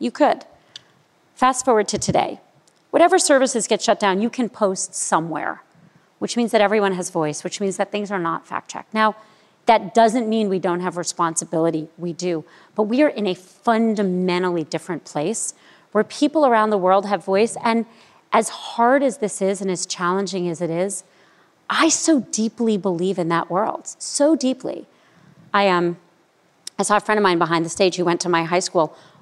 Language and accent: English; Miami, Florida, United States; I grew up in Miami, I went to public school.